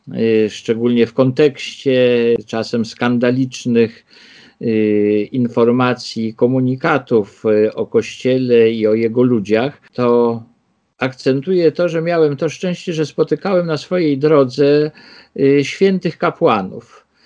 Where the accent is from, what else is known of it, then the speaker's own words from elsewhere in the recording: Warsaw, Masovian Voivodeship, Poland; ja się urodziłem w Śródmieściu, na Ochocie mieszkaliśmy, ale w 61 roku, jak ja miałem 3 lata, przeprowadziliśmy się na Żoliborz.